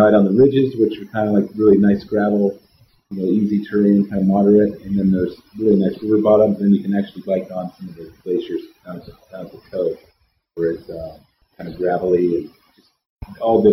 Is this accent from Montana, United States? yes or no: yes; Montana, United States; now in Jackson, United States; I grew up skiing in Montana, and came to Jackson for some junior races in 1983, I think it was.